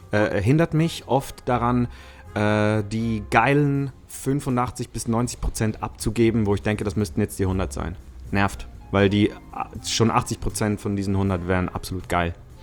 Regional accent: Switzerland; first language Italian/Swiss German; German is a second language; Ja, ich bin bilingual aufgewachsen in der Schweiz. Italienisch und Schweizerdeutsch.

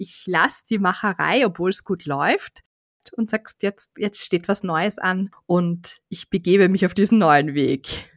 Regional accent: Graz, Styria, Austria; Natürlich habe ich mir auch das Kulinarikbuch für Graz geholt. Schließlich ist das ja meine Heimatstadt.

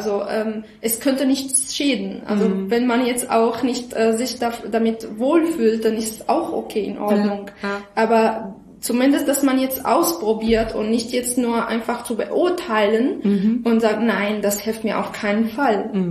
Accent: Syria; weil ich jetzt als Syrerin, dass ich jetzt, ich kenne doch, dass die Idee fremd ist

